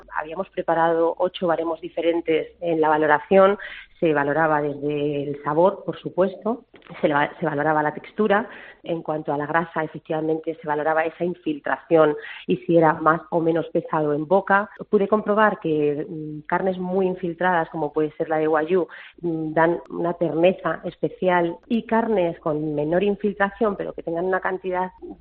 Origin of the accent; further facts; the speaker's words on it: Menasalbas, Castilla-La Mancha, Spain; Sí, yo soy de Menasalvas.